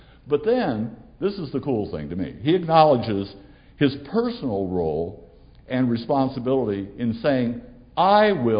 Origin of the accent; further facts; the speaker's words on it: Ohio, United States; I grew up in Ohio in a farm community, and they're the most patient and faithful people in the world.